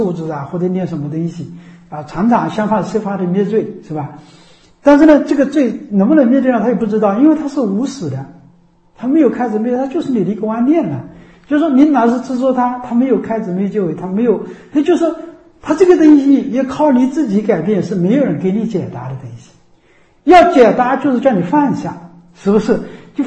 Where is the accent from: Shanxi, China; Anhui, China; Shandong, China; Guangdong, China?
Anhui, China; now in Jiangxi, China; 就像我是安徽人，然后到江西来，因为我吃江西的饭，我已经吃了三四十年了，现在也像江西人了